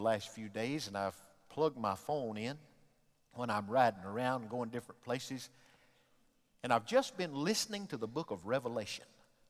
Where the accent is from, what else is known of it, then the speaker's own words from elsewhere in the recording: Detroit, Michigan, United States; We lived in Detroit. My daddy had moved there with my mother after they got married in 1950. I was born there in 1953 on